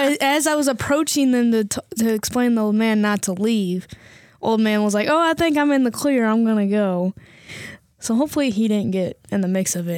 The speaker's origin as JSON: {"language": "English", "region": "Indiana", "country": "United States", "said": "And we both had no clue because we're both from Indiana."}